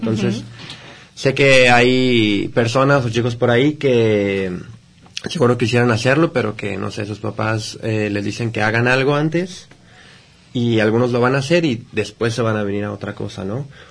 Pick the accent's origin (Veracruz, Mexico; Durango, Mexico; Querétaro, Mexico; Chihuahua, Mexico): Durango, Mexico; soy de Durango y es un poco difícil salir de tu casa